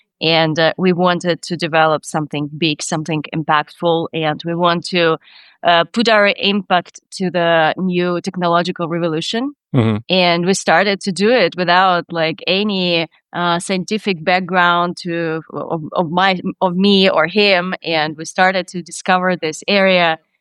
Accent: Odessa, Odesa Oblast, Ukraine; now in United States; Sure. I grew up in Ukraine. Mm-hmm. In the most beautiful city in the world, Odessa, on the Black Sea.

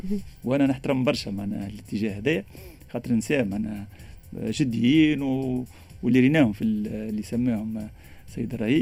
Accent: Tunisia; عندنا توانسه موجودين، عندنا دياسبورا خرق العاده، عندنا في تونس ان بوتنسيال انورم.

